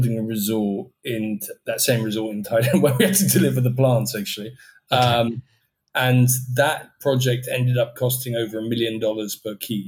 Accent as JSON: {"language": "English", "region": "England", "country": "United Kingdom", "said": "I thank my stars every day as an English person to know so much about European politics, particularly now."}